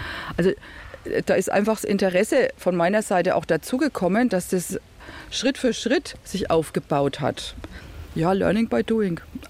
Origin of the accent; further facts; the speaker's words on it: Bavaria, Germany; Also ich komme aus Franken, na, da lege ich mehr Wert drauf. Ich bin kein Bayer, ich bin ein Franke. Also es ist schon 650 Kilometer weg von hier und weit, weit weg vom Meer.